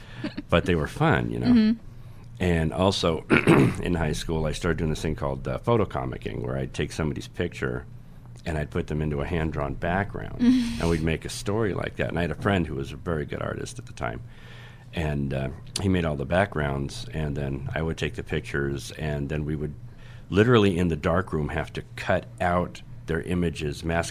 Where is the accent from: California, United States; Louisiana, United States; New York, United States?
California, United States; Redwood City; moved away as an adult; Originally, I'm from California, Redwood City, California, which is in California.